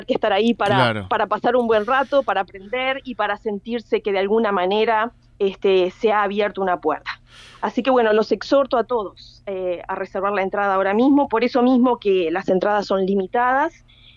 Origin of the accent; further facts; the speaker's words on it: Uruguay; moved away as an adult; yo soy uruguaya, nací aquí, me eduqué en el colegio armenio y hace más de 20 años que estoy en el exterior, donde hice una maestría.